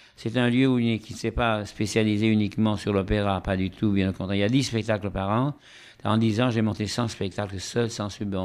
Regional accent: Venice, Veneto, Italy; moi, je suis italien et vénitien, oui, vous savez

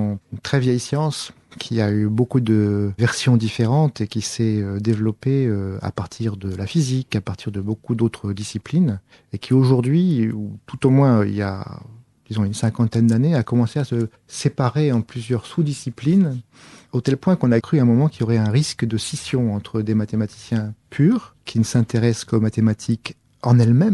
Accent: Lille, Hauts-de-France, France; also born or lived in Brazil; Comme je venais de Lille

